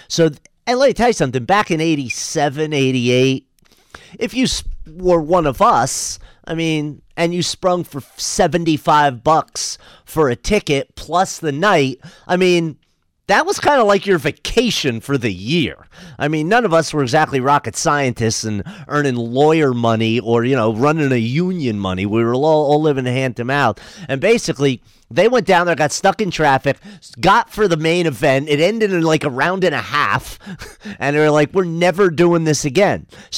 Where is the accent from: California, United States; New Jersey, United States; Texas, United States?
New Jersey, United States; when I grew up in Jersey, where I did, the town was easy to get around.